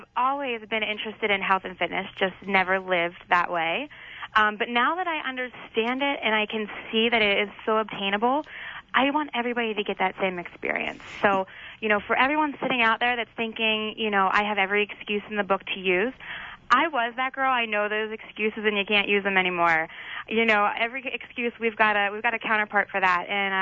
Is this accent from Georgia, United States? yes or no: no; Pittsburgh, Pennsylvania, United States; I am 26 from Pittsburgh, Pennsylvania, and I just came off of season 12 of the Biggest Loser.